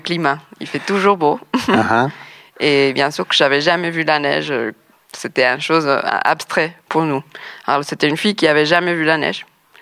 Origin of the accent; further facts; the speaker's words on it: Mexico; French is a second language; moved away as an adult; quand j'avais 19 ans, j'ai parti en fait en France. C'est pour ça que je parle français. Et j'ai quitté le Mexique pour faire mes études en France.